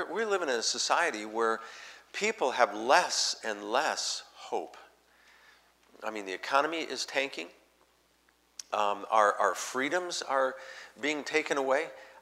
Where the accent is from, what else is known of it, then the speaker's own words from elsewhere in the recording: South Dakota, United States; moved away as an adult; I'm from South Dakota and, went through elementary school and high school and all that there.